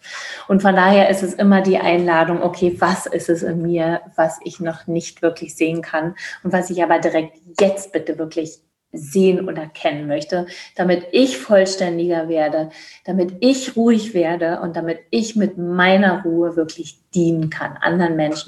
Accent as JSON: {"language": "German", "region": "East Germany", "country": "Germany", "said": "Ich komme ja aus dem Osten."}